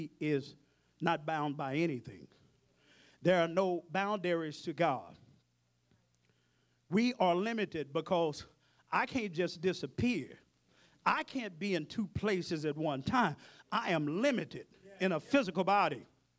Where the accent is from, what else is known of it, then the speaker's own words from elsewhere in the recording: Dallas, Texas, United States; also born or lived in Sacramento, California; I came all the way from Dallas, Texas, went to Sacramento, California, went to Gina, and came here